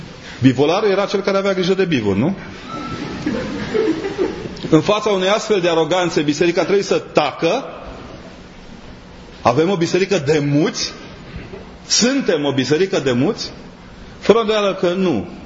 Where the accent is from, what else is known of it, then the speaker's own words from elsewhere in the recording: Brașov, Brașov County, Romania; Deși sunt de la Poalele Tâmpe, aș putea să-mi permit luxul.